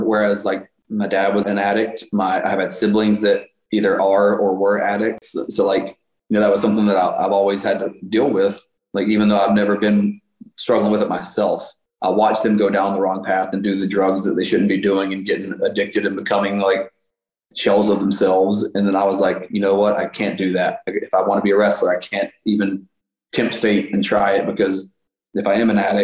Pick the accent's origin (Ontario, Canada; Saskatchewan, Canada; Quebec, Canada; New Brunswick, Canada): Ontario, Canada; Toronto; My hometown? Come on. You're going to my hometown?